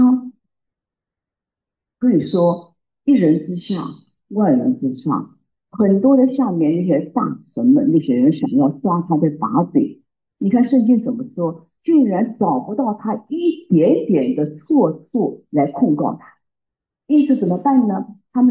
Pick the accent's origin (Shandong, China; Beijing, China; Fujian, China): Shandong, China; Pingdu; 在平度，在我的老家一直开了一个辅导会